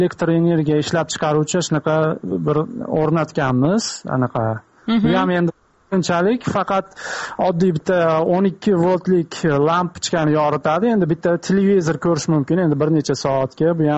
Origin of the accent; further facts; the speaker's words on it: Andijan Region, Uzbekistan; now in Moscow, Russia; Men hozir Moskva shahridaman, Moskvadaman o'zim. Andijon viloyatida tug'ilganman, lekin kecha kuni uy bilan gaplashganimda biz Andijon viloyati Izboskan tumani yangi qishlog'idanmiz.